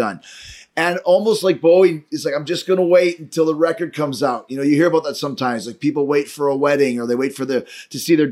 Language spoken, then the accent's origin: English; Winnipeg, Manitoba, Canada; I grew up in Winnipeg in Canada